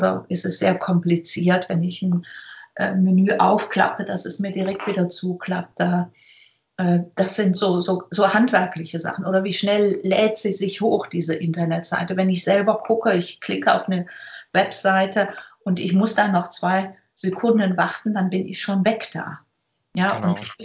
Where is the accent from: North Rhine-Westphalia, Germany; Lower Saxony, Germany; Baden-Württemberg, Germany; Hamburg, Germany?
North Rhine-Westphalia, Germany; Lünen; Ich komme aus Lünen, das ist nordöstlich von Dortmund.